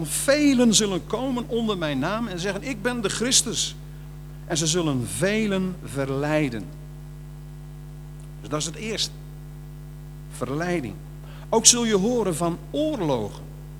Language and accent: Dutch; Netherlands; ik kom uit Nederland, ik ken gedoogbeleid.